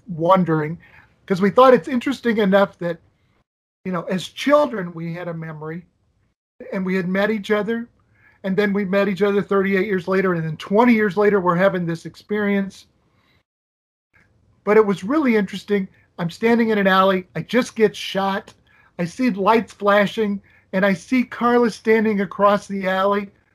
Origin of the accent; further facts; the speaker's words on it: Nebraska, United States; And I was from the Midwest, Nebraska.